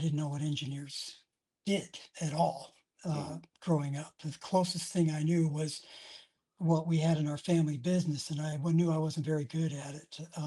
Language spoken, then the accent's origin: English; Seattle, Washington, United States; So I grew up in Seattle, Washington.